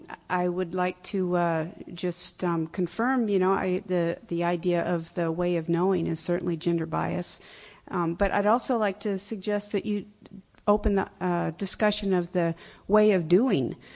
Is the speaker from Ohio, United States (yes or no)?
no; Alaska, United States; I am from Alaska, actually from the University of Alaska, Fairbanks.